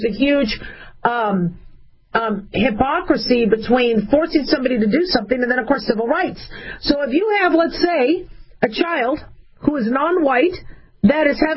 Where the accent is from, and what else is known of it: Arizona, United States; born or raised there; also born or lived in Las Vegas, United States